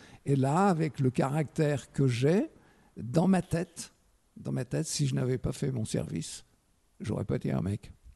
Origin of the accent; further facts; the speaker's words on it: Hauts-de-France, France; moi je suis originaire du Nord, papa ouvrier, maman à la maison, comme c'était beaucoup le cas.